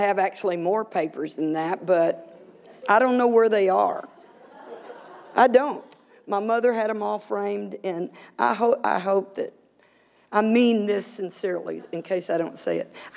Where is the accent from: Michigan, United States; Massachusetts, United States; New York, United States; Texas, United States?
Texas, United States; I got to look good, partly because I'm from Texas.